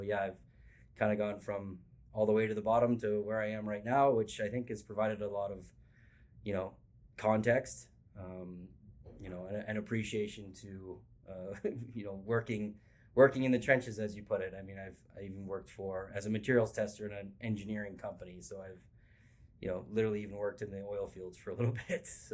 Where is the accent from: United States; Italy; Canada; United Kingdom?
Canada; being a Canadian